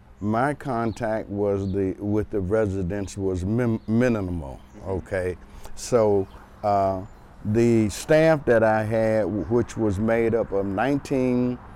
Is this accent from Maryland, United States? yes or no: no; Roanoke, Virginia, United States; now in Louisville, United States; No, I grew up in Roanoke, Virginia. Came out to Kentucky to go to school at Kentucky State.